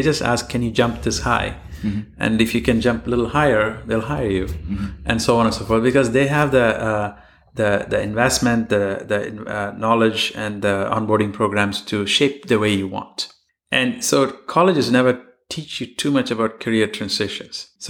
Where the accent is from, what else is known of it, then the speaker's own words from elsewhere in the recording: India; I don't think that's the same of the case with a lot of kids growing up in India now. They all want to be part of startups. Startups were not cool 20 years ago. It didn't exist back when I grew up.